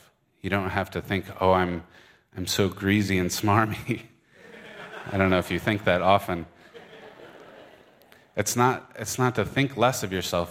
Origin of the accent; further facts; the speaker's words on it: Michigan, United States; accent: Michigan; I was all over the map on which region of England I was doing, so I'm just going to use my Michigan accent.